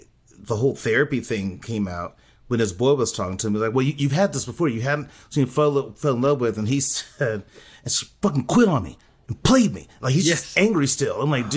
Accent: San Antonio, Texas, United States; I'm from San Antonio, and I'm not doing that.

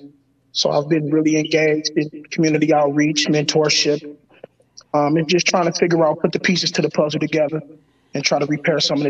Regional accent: Muskegon Heights, Michigan, United States; Real quick, I was born and raised here in Muskegon Heights.

